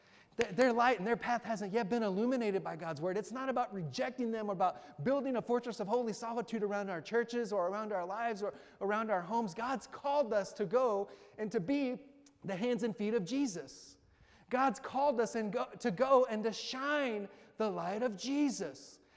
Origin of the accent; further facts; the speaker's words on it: Amarillo, Texas, United States; born there; also born or lived in Abilene, Texas; So I was born in Texas, in Amarillo, Texas, in the Texas Panhandle. And then I spent 13 years in Abilene, Texas, West Central Texas